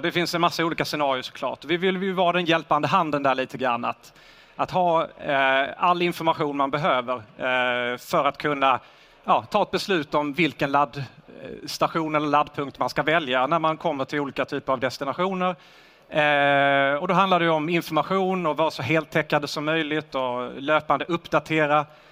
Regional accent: Sweden; Vi är svenskar. Vi har haft Skandinavien, Sverige som en utgångspunkt.

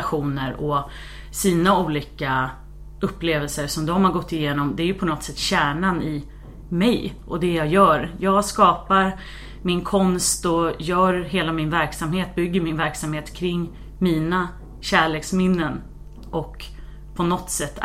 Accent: Stockholm, Stockholm County, Sweden; Jag är uppvuxen här i Stockholm på en stadsdel som heter Östermalm.

